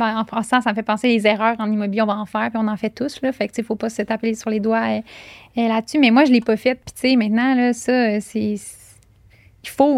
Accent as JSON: {"language": "French", "town": "Quebec City", "region": "Quebec", "country": "Canada", "said": "Moi, je viens de Québec. Ouais, j'ai été à Montréal, j'ai travaillé à Montréal pendant 4-5 ans, mais là, je suis de retour à Québec avec ma petite famille"}